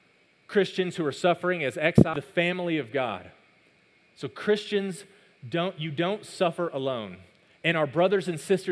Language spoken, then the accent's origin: English; Texas, United States; born there; When I was born in Texas. I was born in the United States. I'm a citizen here.